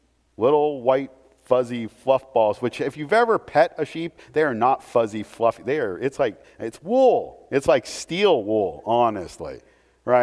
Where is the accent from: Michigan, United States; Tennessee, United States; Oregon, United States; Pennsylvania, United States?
Oregon, United States; Portland; In fact, most of you know, I grew up in Portland.